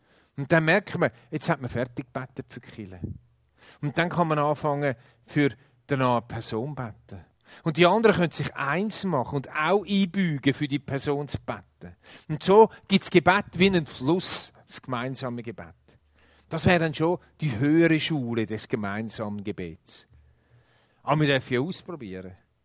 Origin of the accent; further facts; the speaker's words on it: Switzerland; Jetzt sind wir ja als Schweizer oft so, dass wir Sachen gegeneinander ausspielen.